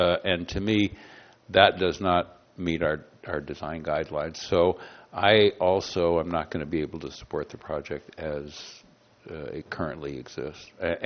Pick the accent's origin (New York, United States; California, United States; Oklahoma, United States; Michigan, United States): California, United States; Glendale; I'm also from the Glendale, Pasadena area.